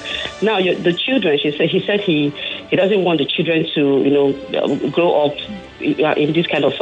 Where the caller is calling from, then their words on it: Ikeja, Lagos, Nigeria; I'm calling from Ikeja.